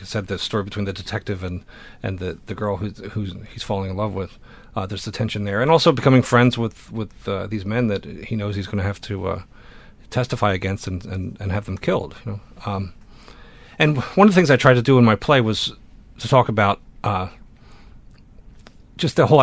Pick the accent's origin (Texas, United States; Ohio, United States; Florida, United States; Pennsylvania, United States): Pennsylvania, United States; Philadelphia; I grew up in Philadelphia, which is not too far from that area.